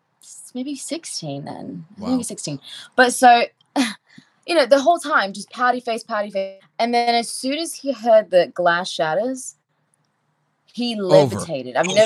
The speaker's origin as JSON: {"language": "English", "town": "Queens Village", "region": "New York", "country": "United States", "tie": "born or raised there", "also_born_or_lived": "Flushing", "said": "So I was born in Flushing, Queens, but raised in Queens Village."}